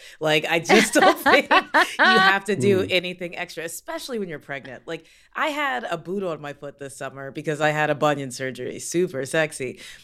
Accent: Kentucky, United States; And I'm from Kentucky, so I know.

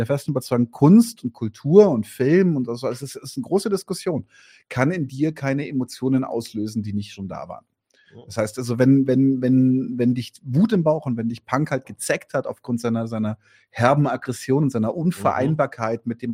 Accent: Bavaria, Germany; ich bin in Bayern am Land groß geworden

